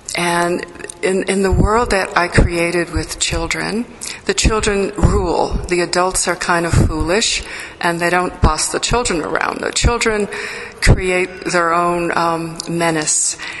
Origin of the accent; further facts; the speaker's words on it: New England, United States; I'm from New England and New York City